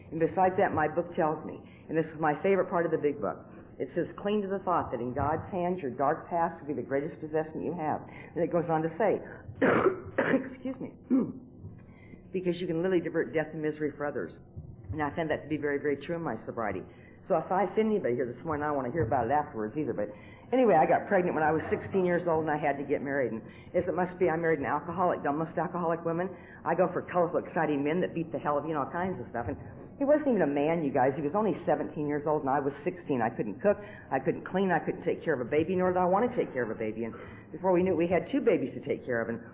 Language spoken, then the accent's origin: English; Nebraska, United States; And you know, when I was growing up in Nebraska, there just wasn't a hell of a lot of drugs on the street.